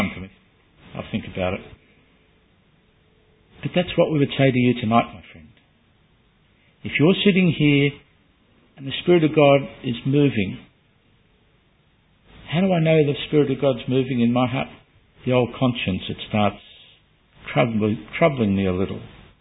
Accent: Sydney, New South Wales, Australia; one of our neighbours when I grew up in Sydney. We lived halfway down the hill.

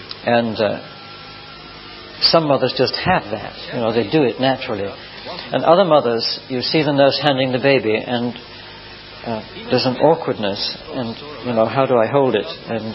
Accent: United Kingdom; it's not entirely my fault that I was brought up in Britain.

